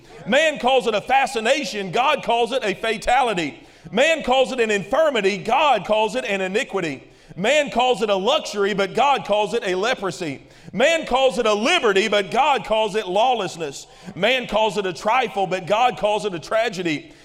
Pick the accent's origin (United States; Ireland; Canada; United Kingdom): United States; Kentucky; When I was a kid growing up in Kentucky, we lived kind of out in the woods.